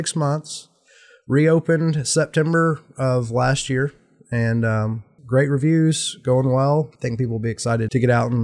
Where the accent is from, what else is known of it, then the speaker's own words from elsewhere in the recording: Mississippi, United States; now in Murfreesboro, United States; I did not. I'm from Mississippi originally, North Mississippi.